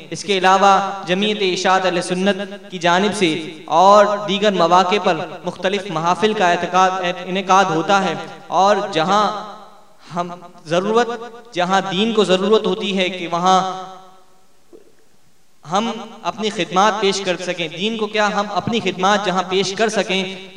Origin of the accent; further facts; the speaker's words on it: Karachi, Sindh, Pakistan; کہ حضرت خانے وال سے تشریف لائے ہیں اور ہم کراچی والے ہیں